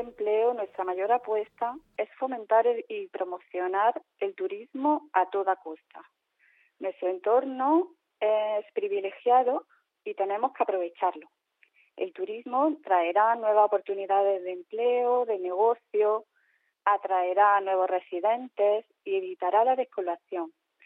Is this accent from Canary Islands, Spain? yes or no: no; Valle de Abdalajís, Andalusia, Spain; me presento a la alcaldía del Valle porque me gusta mucho mi pueblo. El Valle de Abdalajís es un pueblo muy bonito, es una joya